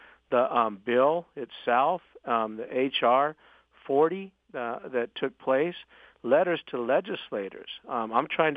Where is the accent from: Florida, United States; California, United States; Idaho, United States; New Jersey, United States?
California, United States; I grew up on the Samawadney Reservation, was involved in tribal politics since 1996